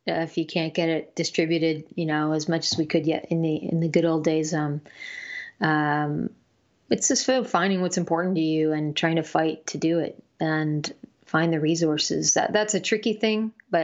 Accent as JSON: {"language": "English", "country": "Canada", "said": "And hopefully, definitely shows in my home country, Canada, next spring and hopefully into the summer."}